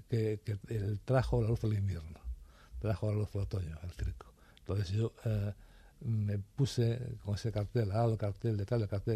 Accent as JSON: {"language": "Spanish", "town": "Viveiro", "region": "Galicia", "country": "Spain", "said": "yo nací en un pueblo de la orilla del mar, un pueblo gallego, Viveiro, que es Vilaponte en el libro, es mi ciudad de referencia, mi pueblo amado"}